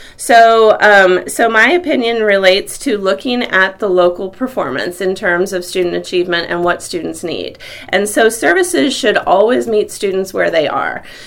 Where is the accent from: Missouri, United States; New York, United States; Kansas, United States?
Missouri, United States; Mexico; also born or lived in Ohio / Philadelphia; Yes, I grew up in Mexico, Missouri. I was actually born in Ohio. We lived a few years outside of Philadelphia too during the years that my dad managed those refractories plants in the Northeast for greens. And by the time I was 4 years old, we were transferred back to Mexico, the headquarters.